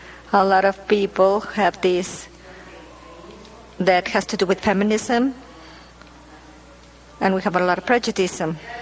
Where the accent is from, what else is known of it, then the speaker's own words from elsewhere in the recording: Costa Rica; I'm from Costa Rica